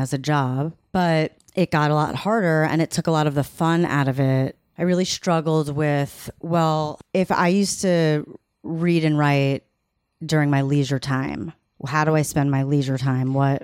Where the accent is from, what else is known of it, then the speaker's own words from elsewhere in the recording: Long Island, New York, United States; I can't say that word because I'm from Long Island.